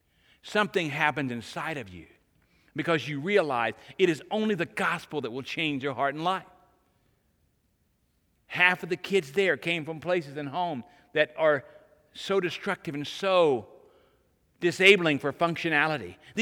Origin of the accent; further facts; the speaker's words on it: United States; They know where I'm from America.